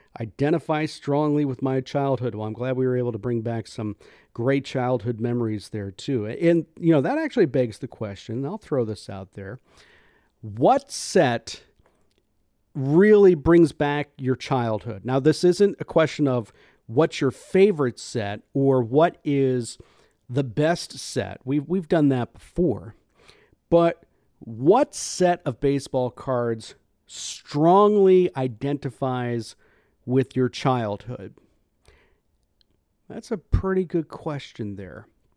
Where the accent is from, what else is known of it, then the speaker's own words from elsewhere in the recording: Florida, United States; And growing up in Florida in the summer, your yard has to be mowed every week.